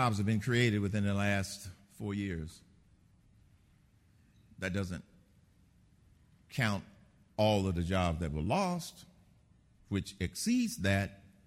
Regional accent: Atlanta, Georgia, United States; When I was growing up in Atlanta, Georgia

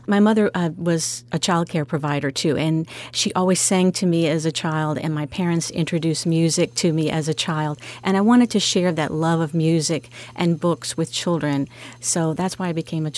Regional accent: Louisiana, United States; We're Creole. I'm an Isleño from Louisiana, a Canary Islander

